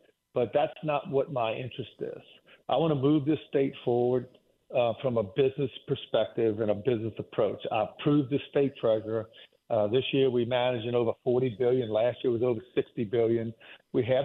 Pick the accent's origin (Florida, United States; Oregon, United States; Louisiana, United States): Louisiana, United States; You know, I'm born and raised in Jefferson Parish. I've spent, other than my military time, almost my entire life here.